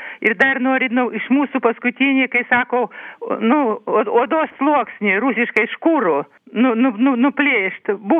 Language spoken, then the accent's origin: Lithuanian; Vilnius, Vilnius County, Lithuania; Aš esu iš Vilniaus … Mes visi Vilniaus žmonės